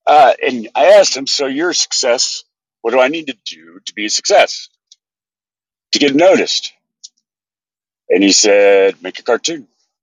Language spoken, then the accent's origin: English; Texas, United States; but I was growing up in West Texas, and they're not too keen on liberal snowflake artsy stuff